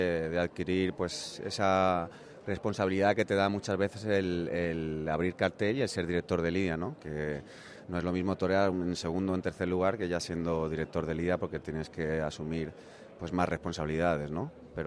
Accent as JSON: {"language": "Spanish", "town": "Alicante", "region": "Valencian Community", "country": "Spain", "said": "yo creo que será en mi tierra, en Alicante"}